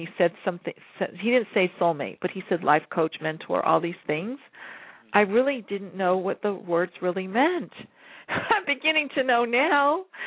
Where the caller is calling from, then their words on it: California, United States; from California.